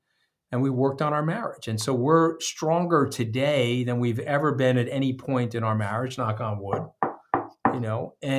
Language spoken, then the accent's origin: English; New York, United States; I'm a blue-collar kid. I grew up on Long Island with no money.